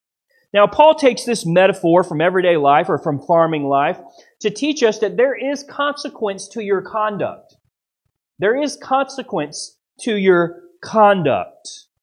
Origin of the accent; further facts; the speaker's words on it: Florida, United States; I'm from the South up in the Panhandle, and we actually have land there, which is rare.